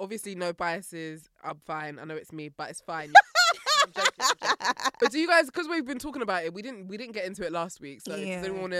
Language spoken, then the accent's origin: English; United Kingdom; But I feel like just as British people, we dress well.